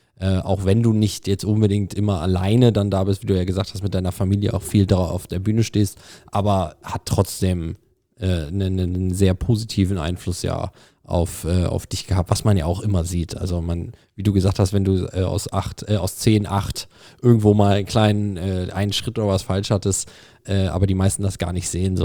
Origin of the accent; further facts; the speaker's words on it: Kempen, North Rhine-Westphalia, Germany; born there; Und ich wurde in Kempen geboren, was 10 Kilometer weg von Krefeld nur ist.